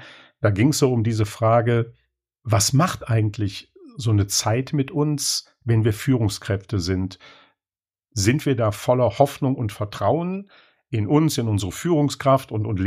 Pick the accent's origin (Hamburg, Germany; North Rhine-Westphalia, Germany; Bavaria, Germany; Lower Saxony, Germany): Lower Saxony, Germany; Bei uns in Ostfriesland